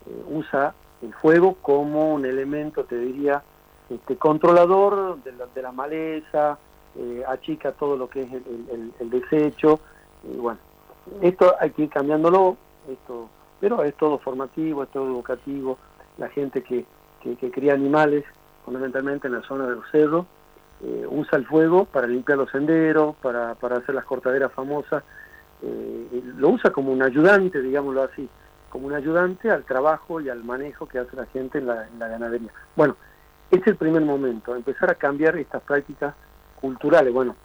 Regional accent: Argentina; viste cómo somos los argentinos

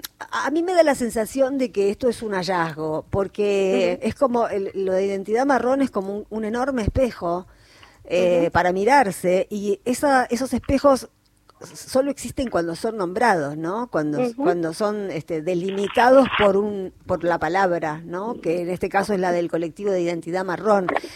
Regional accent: Quilmes, Buenos Aires Province, Argentina; me hizo acordar de mi infancia en Quilmes

